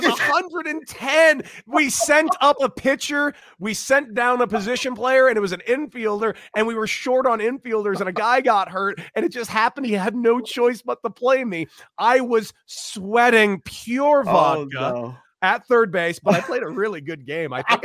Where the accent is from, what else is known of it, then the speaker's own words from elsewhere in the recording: Santa Monica, California, United States; I'm from Santa Monica. I grew up in the, like, the most picturesque, perfect weather area maybe in the country.